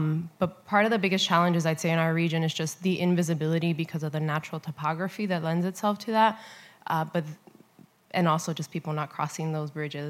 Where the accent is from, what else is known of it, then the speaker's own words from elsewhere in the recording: Miami, Florida, United States; now in Pittsburgh, United States; I'm from Miami originally and have lived at other places and that are more transient